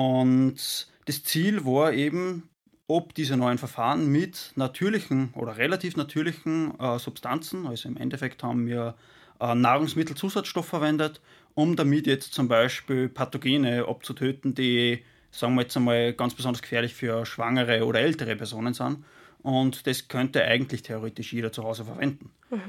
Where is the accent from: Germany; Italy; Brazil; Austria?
Austria; Upper Austria; ich bin ein Oberösterreicher und komme vom Land. Also irgendwo im Herzen bin ich doch ein Lander geblieben.